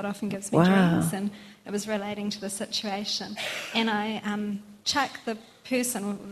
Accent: Hamilton, Scotland, United Kingdom; and I'm from Hamilton.

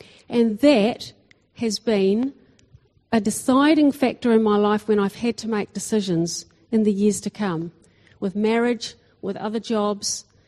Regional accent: Ngaruawahia, Waikato, New Zealand; I was born here in the Waikato, out at Narawahia. My dad was the camp director at the Christian youth camps there. So I was brought up on a campsite, had lots of fun, and I had lots of opportunity to learn about Jesus.

